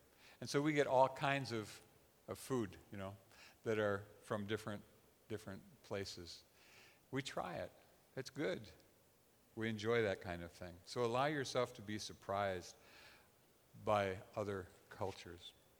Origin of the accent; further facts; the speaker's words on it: United States; I'm an American. And I find it very comfortable to hang around with other Americans.